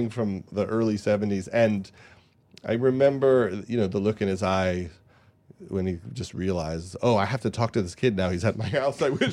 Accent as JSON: {"language": "English", "town": "Long Island", "region": "New York", "country": "United States", "said": "He was just a nice guy from Long Island. I was from Long Island."}